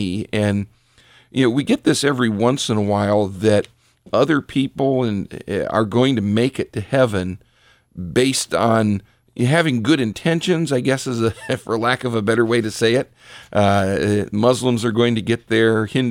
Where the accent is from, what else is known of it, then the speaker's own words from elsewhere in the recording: Richfield, United States; in Richfield, where I pastor, it's my hometown, born and raised there.